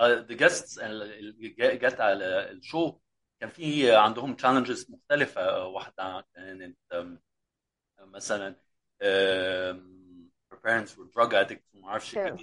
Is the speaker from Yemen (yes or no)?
no; Egypt; لما كنت بره مصر كنت harassed discriminated bullied عشان انا مصري وعربي، كنت جوه مصر